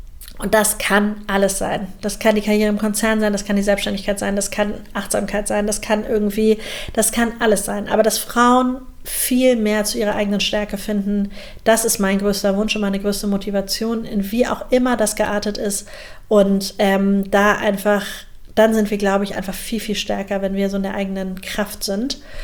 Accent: Hamburg, Germany; Also zum einen komme ich aus Hamburg

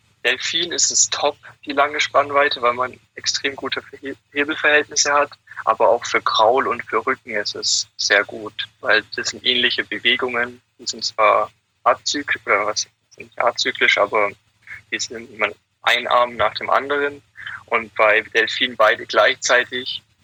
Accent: Germany; Ja, leider bin ich kein Ägypter, sondern Deutscher.

